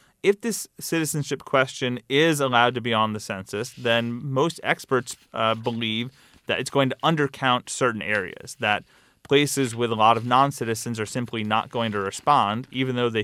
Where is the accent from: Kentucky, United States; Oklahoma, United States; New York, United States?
Kentucky, United States; responding to Senator McConnell, my home state senator